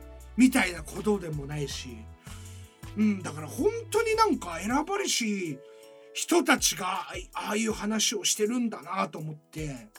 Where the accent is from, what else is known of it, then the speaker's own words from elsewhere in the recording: Kyoto, Japan; あそうです京都出身ですみたいな、ちょっと関西弁が下手ですけど